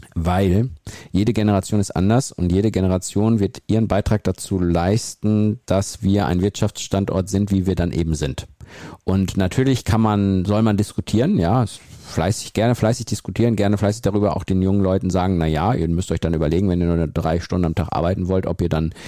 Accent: Central Germany, Germany; Ich bin ja in der Mitte Deutschlands unterwegs, was mein Heimatort angeht.

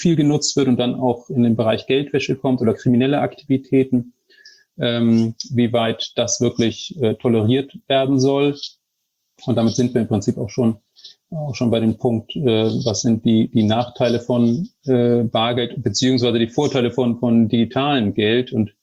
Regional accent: Lübeck, Schleswig-Holstein, Germany; ich komme ja aus Lübeck ursprünglich und da sieht man diesen Wandel relativ stark

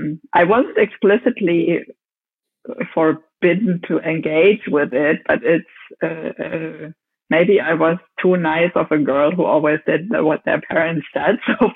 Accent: Germany; Well, my upbringing was quite standard for a German girl, I would say. My parents were both teachers, and I was growing up in a small industrial city in southern Germany.

